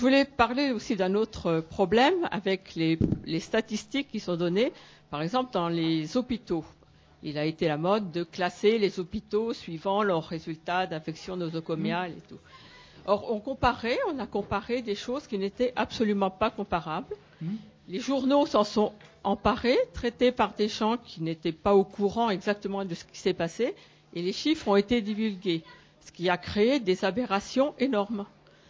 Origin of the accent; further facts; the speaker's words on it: Cosne-sur-Loire, Bourgogne-Franche-Comté, France; Oh, je suis de Cône aussi.